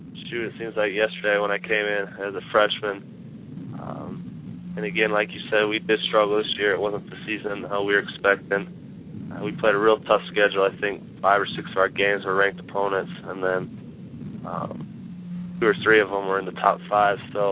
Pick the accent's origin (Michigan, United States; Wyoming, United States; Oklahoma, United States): Wyoming, United States; Coming out of high school, I grew up in Wyoming. It's kind of hard to get recognized out of here, just with the population.